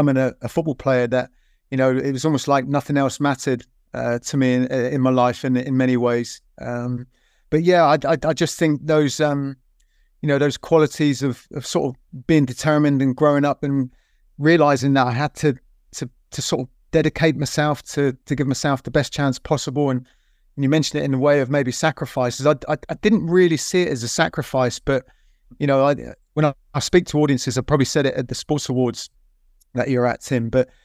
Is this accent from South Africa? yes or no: no; Southampton, South East England, United Kingdom; wanting ultimately to stay at my hometown club, because that was a big factor as well. You know, I never wanted to leave Southampton or leave my club